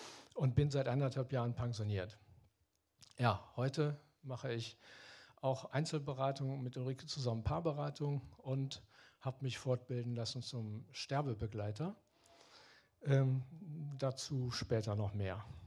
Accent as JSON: {"language": "German", "town": "Düsseldorf", "region": "North Rhine-Westphalia", "country": "Germany", "tie": "born or raised there", "said": "Ich bin hier aufgewachsen im Düsseldorfer Süden, bin Kind des Düsseldorfer Südens, bin alter Garatter."}